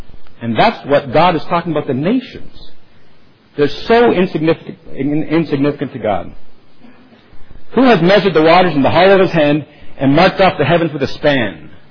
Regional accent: Toronto, Ontario, Canada; born there; I was born in Toronto, but it is a Dutch name.

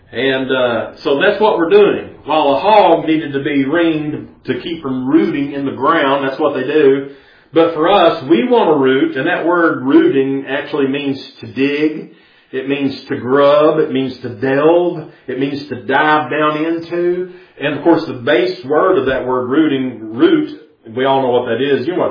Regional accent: Tennessee, United States; growing up in East Tennessee like I did, I was raised on a kind of a farm.

